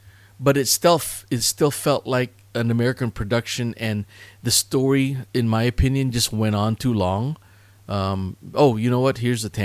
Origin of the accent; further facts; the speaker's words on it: Philippines; because I'm Filipino.